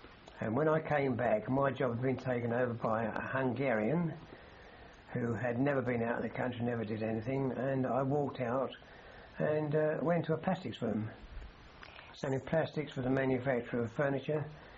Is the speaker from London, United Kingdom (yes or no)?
yes; London, United Kingdom; accent: Cockney; I was born in the City of London, St John Street, over an undertaker's shop, 13th of April 1916.